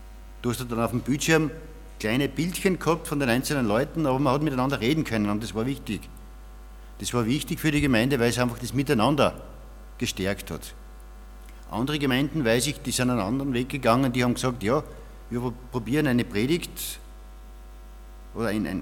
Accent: Knittelfeld, Styria, Austria; ich komme aus Knittelfeld, also ich mit meiner Frau, mit der Heidi.

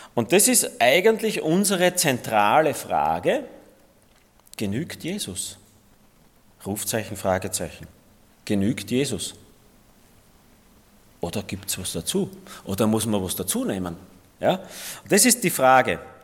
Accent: Styria, Austria; wir sind in Österreich, wir sind in der Steiermark, wir sind Steirer mit verschiedenen Wurzeln vielleicht

